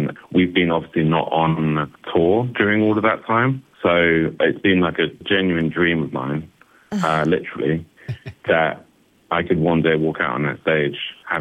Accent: Wimbledon, London, United Kingdom; We grew up in London, Wimbledon to be exact

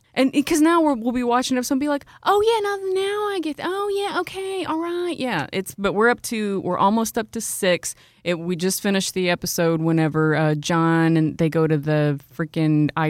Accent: Southfield, Michigan, United States; he's from my hometown. He's from Southfield, Michigan.

